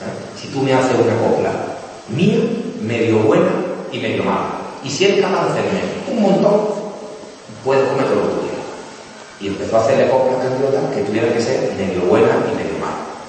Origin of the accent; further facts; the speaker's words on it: Seville, Andalusia, Spain; Pues yo soy andaluz, soy nacido en Sevilla, soy andaluz y con orgullo soy andaluz